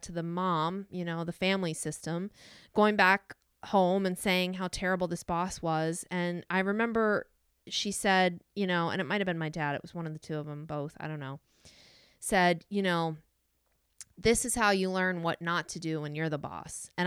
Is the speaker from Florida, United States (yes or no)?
yes; Florida, United States; Oh, see, I grew up in South Florida